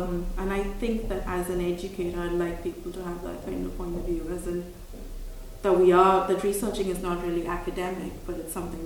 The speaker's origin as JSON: {"language": "English", "country": "India", "said": "And I come from India where, you know, you don't really have control over the process."}